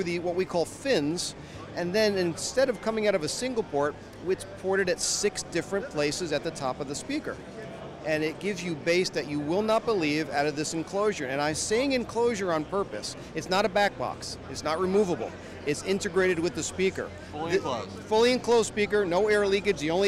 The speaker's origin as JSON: {"language": "English", "region": "California", "country": "United States", "said": "like you, I'm from California"}